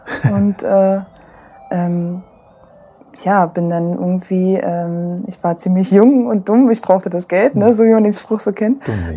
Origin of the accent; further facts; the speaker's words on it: Berlin, Germany; also ich komme aus Berlin, frechnauze